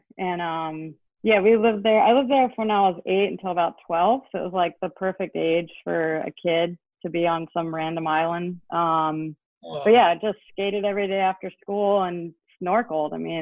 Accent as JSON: {"language": "English", "town": "Norfolk", "region": "Virginia", "country": "United States", "tie": "born there", "said": "I was born in Norfolk, Virginia. My parents both grew up there and my dad was in the Navy. So once I was about 6 or 7, we started moving around quite a bit."}